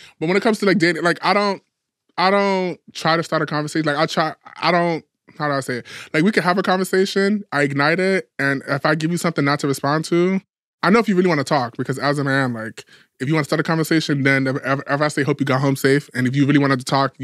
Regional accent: New York, United States; now in Los Angeles, United States; I'm from New York, but I live in LA.

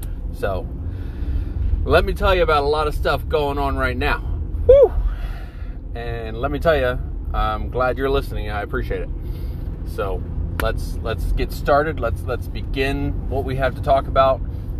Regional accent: Scotland, United Kingdom; But I'm Scottish, so we'll call them Scottish twins.

